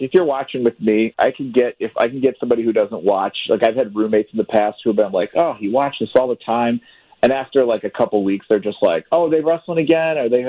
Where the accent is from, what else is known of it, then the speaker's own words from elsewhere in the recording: Indiana, United States; now in Chicago, United States; Originally from Northwest Indiana. Been in Chicago for quite a while now, so I consider myself more of a Chicagoan, I think, than a Hoosier at this point.